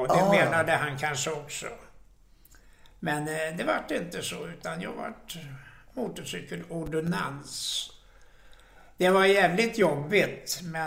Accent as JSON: {"language": "Swedish", "town": "Spånga", "region": "Stockholm County", "country": "Sweden", "tie": "born or raised there", "also_born_or_lived": "Forsbacka", "said": "Ja, Spånga."}